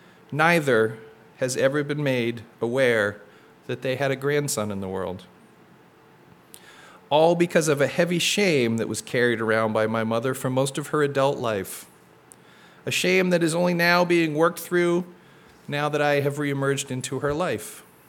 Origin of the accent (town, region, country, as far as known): Massachusetts, United States; born there